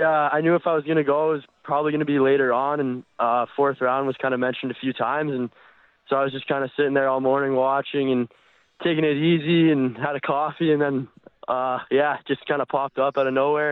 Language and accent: English; Canada; Obviously, I'm Canadian